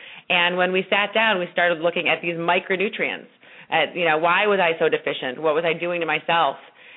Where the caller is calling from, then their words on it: Florida, United States; We're down here in Florida, where it's still absolutely gorgeous out